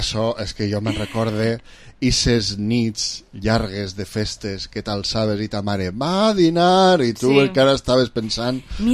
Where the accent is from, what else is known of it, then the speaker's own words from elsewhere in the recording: Vila-real, Valencian Community, Spain; I jo, com soc de Vila-real, ja ho saps, fins la medula